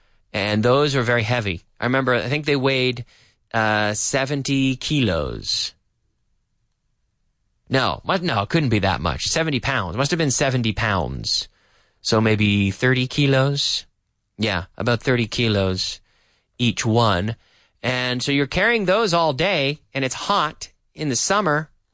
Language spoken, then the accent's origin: English; Liverpool, Nova Scotia, Canada; So this was in my hometown of Liverpool, Nova Scotia. And it served Liverpool, Nova Scotia, Canada, by the way.